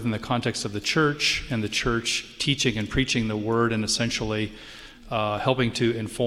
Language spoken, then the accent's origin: English; St. Louis, Missouri, United States; I'm from St. Louis, Missouri. I go to Emmanuel Lutheran Church in Olivet.